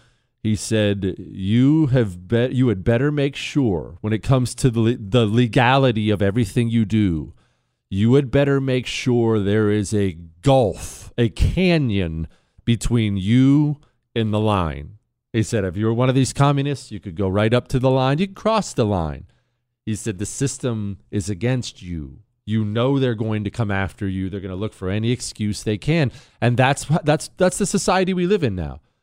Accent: Ohio, United States; also born or lived in Montana / Washington, D.C. / Arizona; now in Texas, United States; I'm not a New Yorker. I'm from Ohio and Montana, and I lived in D.C. I lived in Arizona. I ran for Congress in Arizona. I live in Texas now.

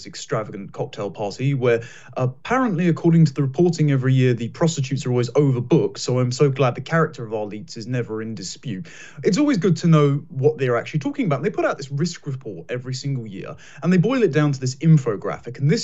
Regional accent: United Kingdom; as a Brit

